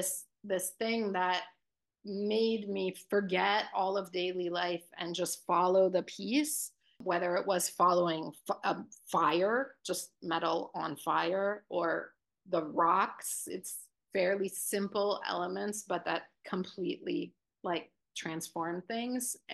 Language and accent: English; France; also born or lived in United States; So I grew up both in France and in the States as a kid, kind of going back and forth between the two countries.